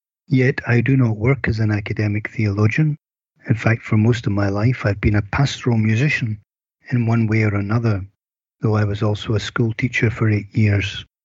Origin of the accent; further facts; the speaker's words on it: Scotland, United Kingdom; I am Scottish.